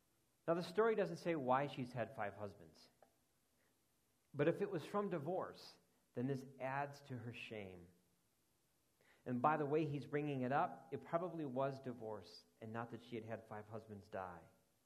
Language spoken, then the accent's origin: English; Chicago, Illinois, United States; Somehow in the conversation, it came out that I was from Chicago.